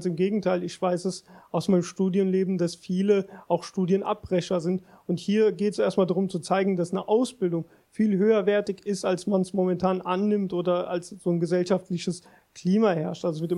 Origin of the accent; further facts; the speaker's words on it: Rüsselsheim, Hesse, Germany; ich bin im Hasengrund in Rüsselsheim groß geworden und das ist insofern strukturell benachteiligt, dass es viel sozialer Wohnungsbau ist, viele Menschen, die finanziell erstmal benachteiligt sind, also die nicht so viel verdienen